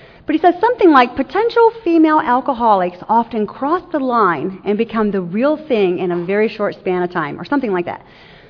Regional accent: Woodville, Ohio, United States; So as a kid growing up in Woodville, Ohio, a little town of about 2,000 people where I still live today, in the 1970s there was not a lot to get into.

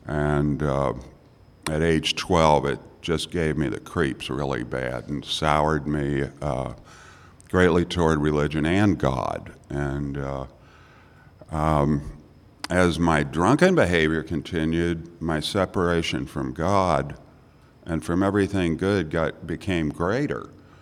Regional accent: Mount Dora, Florida, United States; Hi, everyone. … from Mount Dora, Florida.

